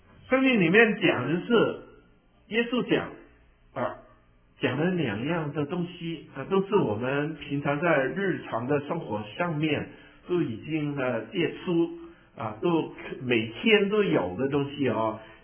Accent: China; 我们中国人的字很会用的

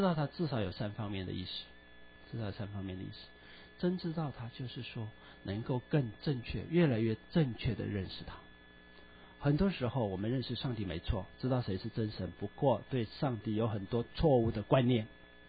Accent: China; 你会发现我们中国人马上就会说报应

